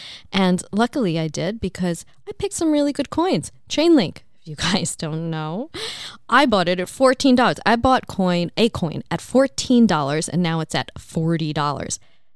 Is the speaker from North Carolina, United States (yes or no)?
no; New York, United States; I'm from New York, so, you know, we have a lot of, like, Jewish, Italian culture there